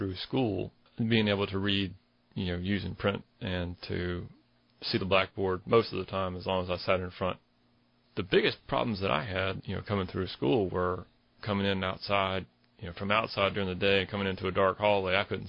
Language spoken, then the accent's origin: English; Cary, North Carolina, United States; I was raised in Cary, so I went through the Cary schools and Cary High School